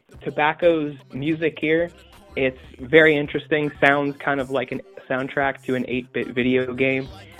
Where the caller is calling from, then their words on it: Lewes, Delaware, United States; I'm calling from Lewis, Delaware.